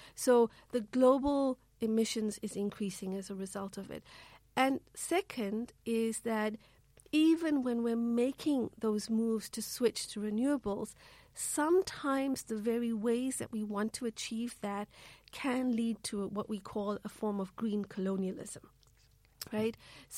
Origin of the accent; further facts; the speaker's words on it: South Africa; I come from South Africa. It's a country where we have a lot of fossil fuels, a lot of natural minerals.